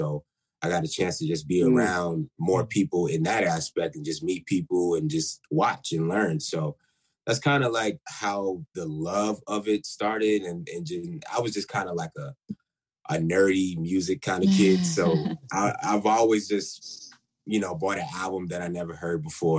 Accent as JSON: {"language": "English", "region": "New York", "country": "United States", "said": "because I'm from Queens. So, you know, I just kind of grew up around all types of music."}